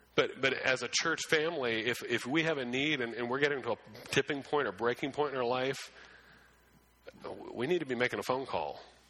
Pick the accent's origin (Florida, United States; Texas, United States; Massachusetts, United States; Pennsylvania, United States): Pennsylvania, United States; Growing up in Western PA, but living away and then coming back, Western PA, we're very good at helping other people